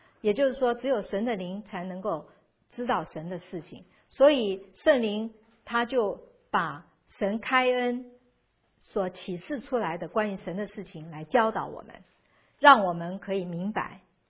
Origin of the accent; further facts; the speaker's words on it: China; 我们中国人最喜欢的塞一个红包，私下塞一下，赶快拿